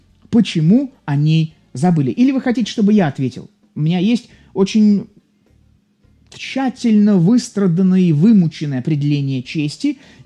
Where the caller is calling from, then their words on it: Saint Petersburg, Russia; я вас приветствую из Санкт-Петербурга.